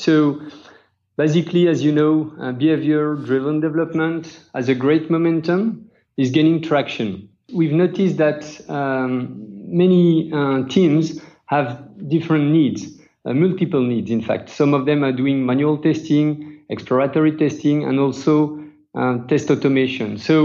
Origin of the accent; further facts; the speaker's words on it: France; accent: French; English is a second language; My nice accent comes from France.